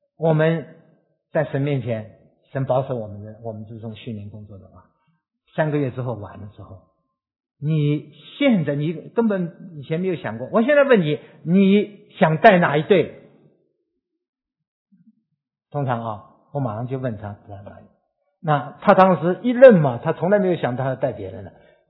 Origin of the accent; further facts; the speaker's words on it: Shanghai, China; born there; accent: Jiangzhe; 我的国语不太好啊，因为我生在上海，所以我的国语啊，江浙口音很重。